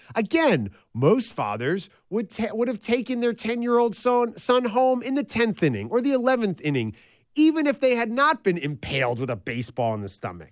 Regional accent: New York City, New York, United States; I'm a kid from New York City. My wife grew up in the mountains of Utah.

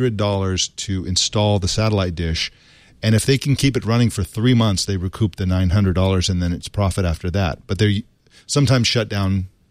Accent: Santa Barbara, California, United States; And so I was from Santa Barbara.

